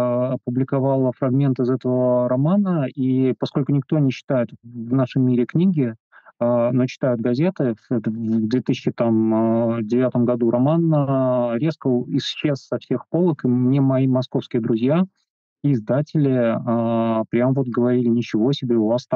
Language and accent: Russian; Belarus; Ну, я из Беларуси, я из другой среды, из среды гораздо более литературоцентричной